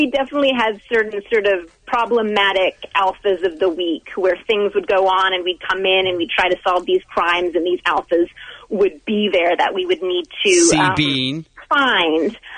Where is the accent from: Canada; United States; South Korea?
Canada; Vancouver, British Columbia; I come from originally from Vancouver, B.C. in Canada